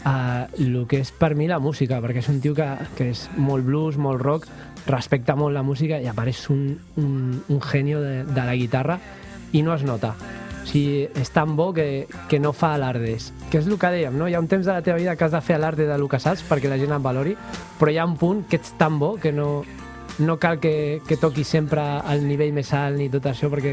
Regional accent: Cornellà de Llobregat, Catalonia, Spain; born there; also born or lived in Horta, Barcelona; Jo vaig néixer a Cornellà, després vaig viure a Horta

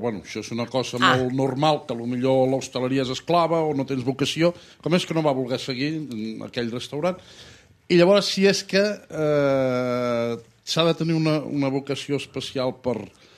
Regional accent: Vic, Catalonia, Spain; jo sóc usonenc perquè sóc la seva parella, però sóc de Vic.

